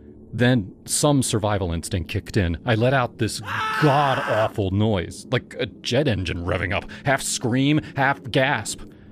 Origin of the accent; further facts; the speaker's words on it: Manchester, North West England, United Kingdom; I'm from Manchester. City boy through and through.